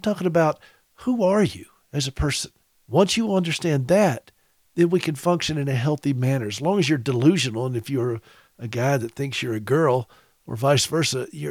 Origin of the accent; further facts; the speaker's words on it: United States; I don't say I'm a Montana American. I'm an American.